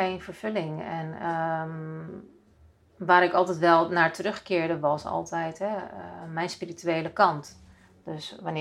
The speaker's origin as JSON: {"language": "Dutch", "country": "Russia", "said": "Nou ja, dan kom ik dus uit Rusland, uit het communistische regime"}